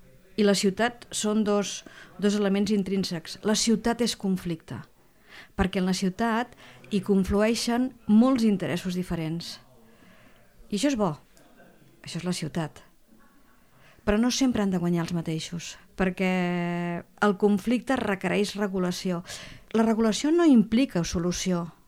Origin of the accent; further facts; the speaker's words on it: Reus, Catalonia, Spain; Jo sóc de Reus.